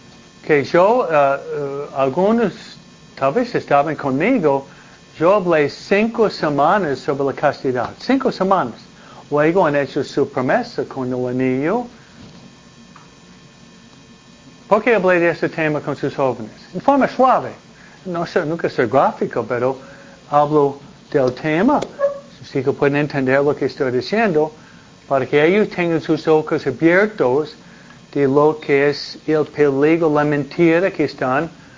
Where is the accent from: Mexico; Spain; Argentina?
Mexico; now in United States; Entonces nosotros venimos de México, ustedes son racistas contra nuestra propia cultura.